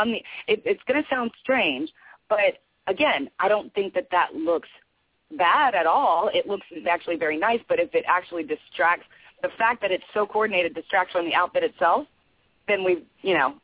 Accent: Kentucky, United States; I come from Kentucky, which is, you know, debated whether that's the South or the Midwest, but there's a tendency there.

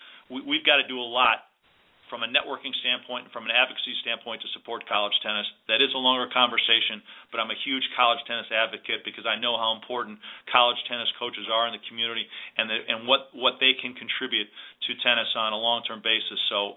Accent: Chicago, Illinois, United States; also born or lived in New Orleans; And so I moved in May of 1986 from New Orleans back to my home in Chicago, which is terrific.

